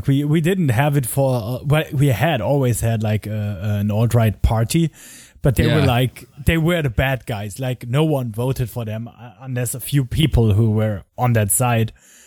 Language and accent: English; Germany; English is a second language; Well, I'm from Germany. We don't have baseball over here.